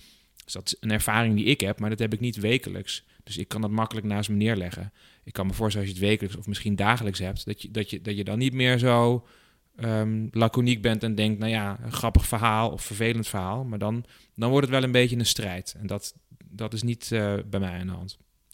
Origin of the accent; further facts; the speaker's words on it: Nijmegen, Gelderland, Netherlands; Ik ben dan inderdaad in Nederland geboren, maar mijn ouders komen uit Israël. Hè? Ik kom uit Nijmegen. Iedereen dacht dat ik een Turk was.